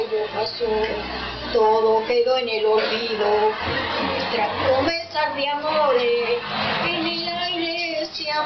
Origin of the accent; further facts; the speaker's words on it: Fortuna, Region of Murcia, Spain; now in Cuba; Ay, en Murcia no sé. Porque yo no estuve en Murcia nunca. Fortuna.